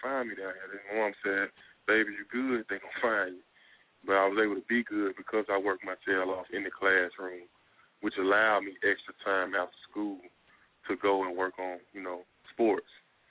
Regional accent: Selma, Alabama, United States; We had second annual football camp down in my hometown, Selma, Alabama.

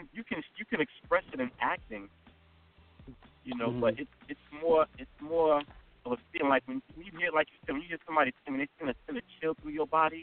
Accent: Brooklyn, New York, United States; see, I'm from Brooklyn, okay?

